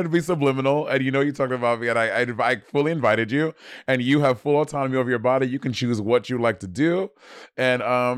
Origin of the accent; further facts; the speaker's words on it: Brooklyn, New York, United States; Bitch, I'm from Brooklyn. I know there are many fucked up things about Brooklyn, New York.